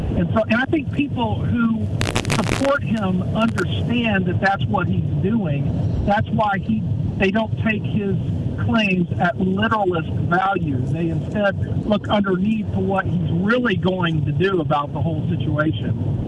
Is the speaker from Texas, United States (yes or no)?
yes; Texas, United States; And I grew up in Texas, and I understand the Texas mentality in many ways.